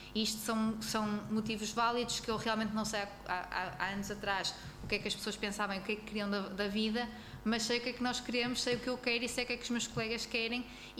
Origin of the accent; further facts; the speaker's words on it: Porto, Norte, Portugal; now in Lamego, Portugal; Eu sou do Porto, portanto tive que me deslocar para Lamego